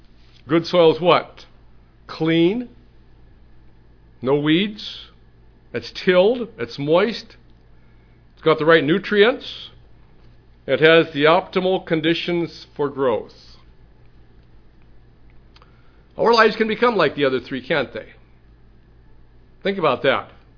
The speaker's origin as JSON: {"language": "English", "region": "Pacific Northwest", "country": "United States", "tie": "born or raised there", "said": "Growing up in the Northwest, I could relate to that with the Himalaya blackberries, brought by some well-intentioned immigrants"}